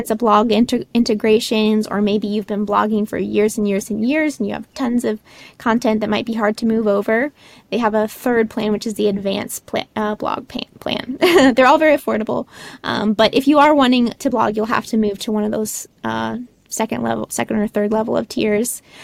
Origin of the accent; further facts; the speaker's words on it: Kentucky, United States; So I worked with a wedding client here in my home state, actually, in Kentucky, last year.